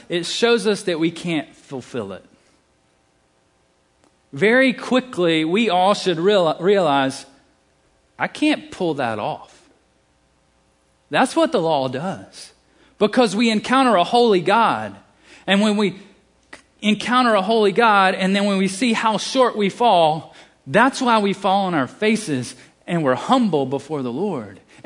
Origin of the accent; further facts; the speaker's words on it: the South, United States; accent: southern; I said feast, my like southern accent came out